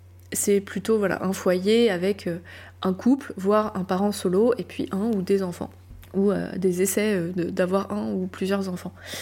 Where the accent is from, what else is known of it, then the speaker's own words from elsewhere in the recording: France; je suis française, j'enregistre cet épisode depuis la France.